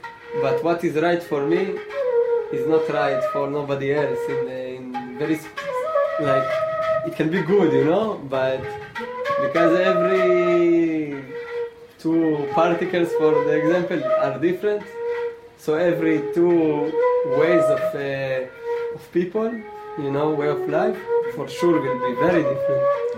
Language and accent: English; Israel; English is a second language; I'm from Israel